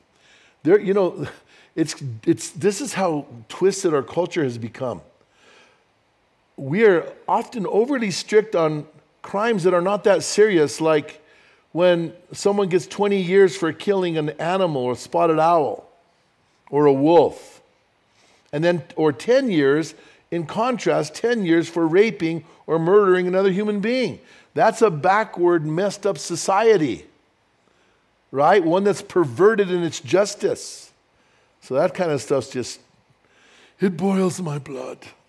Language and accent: English; Albuquerque, New Mexico, United States; When we go to Albuquerque, and I'm from Albuquerque or Bernalillo, it's crazy going there nowadays.